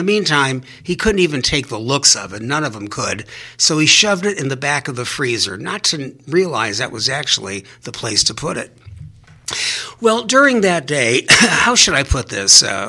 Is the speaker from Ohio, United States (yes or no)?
yes; Cleveland Heights, Ohio, United States; I'm a second generation. I was raised in Cleveland Heights, Ohio.